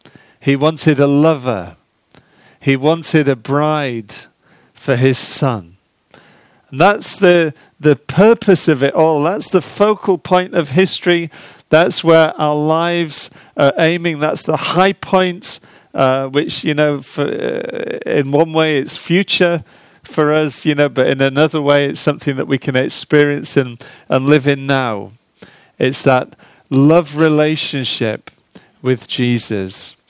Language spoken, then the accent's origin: English; United Kingdom; We're very British, aren't we?